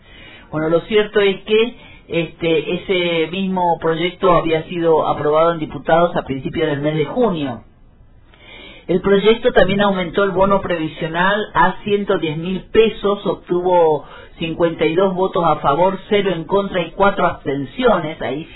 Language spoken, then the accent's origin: Spanish; Misiones, Argentina; nosotros, las misioneras y misioneros, somos los argentinos que menos Producto Bruto Interno percibimos a lo largo del año.